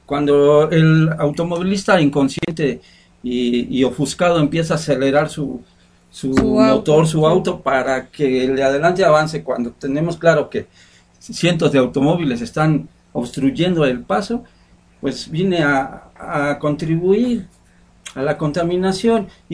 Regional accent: Mexico; solo nos trae prejuicio a nosotros como mexicanos

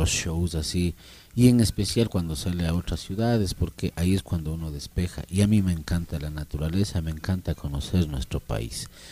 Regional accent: Urcuquí, Imbabura, Ecuador; Pero yo nunca me olvido, ni nunca reniego de decir que yo soy de Urcuquí.

